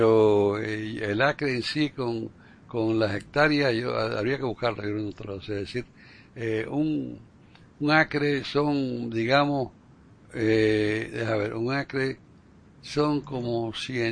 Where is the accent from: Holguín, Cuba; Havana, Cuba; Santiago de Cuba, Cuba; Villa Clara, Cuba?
Havana, Cuba; yo cuando nací, me crié en La Habana, ahí en mi casa no había aire acondicionado